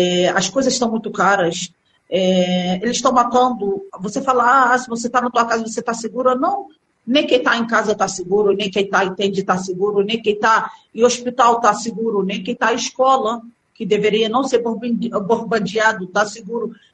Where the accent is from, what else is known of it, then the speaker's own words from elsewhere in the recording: Brazil; also born or lived in United Arab Emirates; meu pai e minha mãe foram para o Brasil. Eu tenho uma tia lá, o tio lá. E lá, desde 4 anos, entrei no jardim e cresci até o vestibular no Brasil.